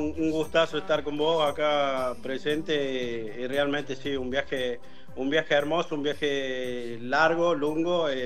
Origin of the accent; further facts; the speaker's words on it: Córdoba, Argentina; moved away; de mi barrio querido, de mi Córdoba, de mi, como decís vos, sí, crecí en Barrio Güemes y no era, como dije, no es lo que es hoy Güemes. Ahora son 7 años más o menos que no vuelvo a Argentina